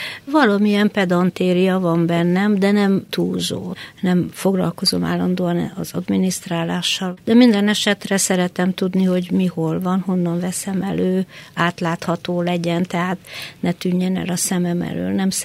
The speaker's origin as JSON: {"language": "Hungarian", "town": "Cluj-Napoca", "region": "Cluj County", "country": "Romania", "tie": "born or raised there", "moved": "as an adult", "said": "Hát igen, ott éltem életem első 44 évét."}